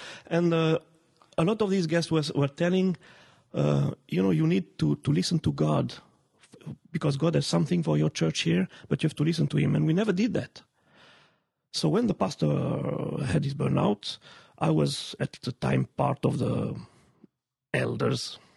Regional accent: Romandy, Switzerland; English is a second language; I'm come from the French speaking part of Switzerland

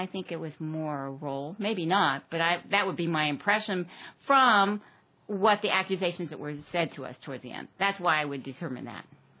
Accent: Ohio, United States; I grew up in Ohio in the Methodist Church.

